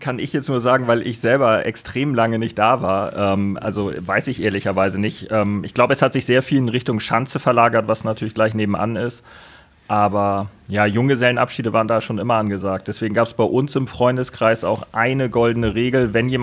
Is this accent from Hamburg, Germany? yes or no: yes; Hamburg, Germany; moved away as an adult; now in Berlin, Germany; ich bin gebürtiger Hamburger, habe da meine Kindheit, Jugend, Studium verbracht